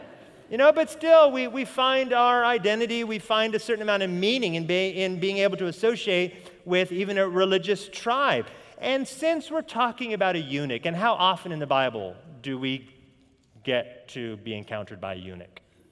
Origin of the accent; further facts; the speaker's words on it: United States; I'm Caucasian. I have a Jewish background. I'm American